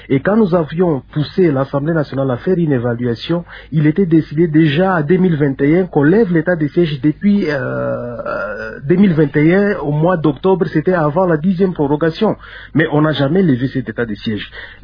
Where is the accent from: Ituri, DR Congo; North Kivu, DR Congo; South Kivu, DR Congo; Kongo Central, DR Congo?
Ituri, DR Congo; nous sommes des Congolais de notre pays, République démocratique du Congo, et nous sommes pour toutes les stratégies pour pouvoir apporter la paix dans notre province de l'Ituri et du Nord Kivu aussi.